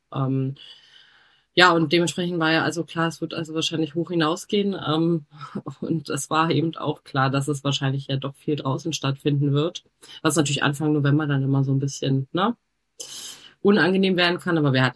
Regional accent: Berlin, Germany; born there; lebe ansonsten im schönen Erzgebirge in Sachsen, bin allerdings gebürtige Berlinerin.

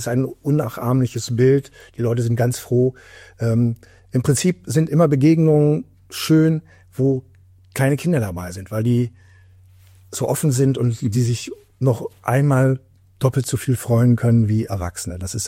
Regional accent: Lower Saxony, Germany; Ich komme aus der Südheide und ich bin auf dem Hof, Heidschnuckenhof in Niederruhr, der mir gehört.

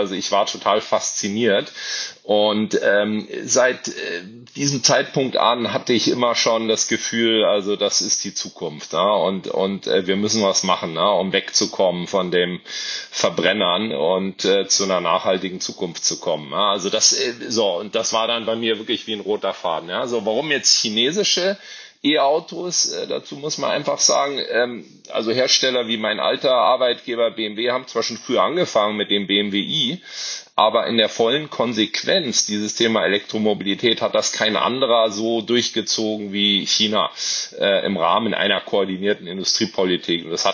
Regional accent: Munich, Bavaria, Germany; Ich komme aus München.

